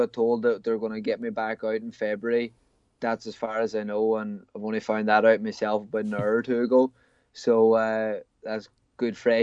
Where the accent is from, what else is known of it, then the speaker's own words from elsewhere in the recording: Ireland; moved away; I am an Irish fighter. I want to be fighting on the East Coast, or I want to be fighting back in Ireland. But I think I'm at the stage of my career now where I have been away from Ireland that long